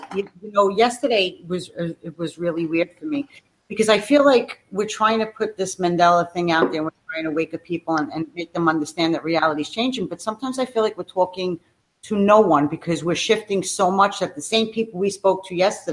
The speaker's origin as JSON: {"language": "English", "region": "New York", "country": "United States", "said": "and I'm from New York, we could see the Statue of Liberty from my window."}